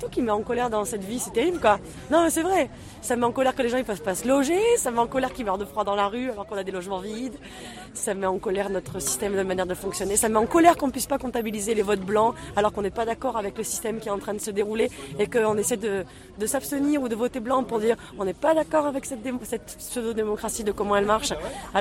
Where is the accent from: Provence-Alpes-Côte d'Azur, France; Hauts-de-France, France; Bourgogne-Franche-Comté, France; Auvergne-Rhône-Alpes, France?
Provence-Alpes-Côte d'Azur, France; Marseille; La plaine, moi je suis marseillaise à la base